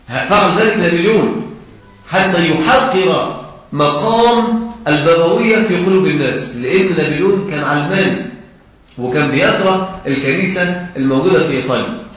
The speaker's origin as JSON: {"language": "Arabic", "country": "Egypt"}